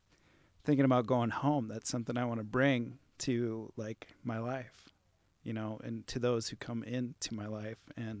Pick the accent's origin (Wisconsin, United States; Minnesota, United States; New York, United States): Minnesota, United States; Saint Paul; I'm from St. Paul, Minnesota.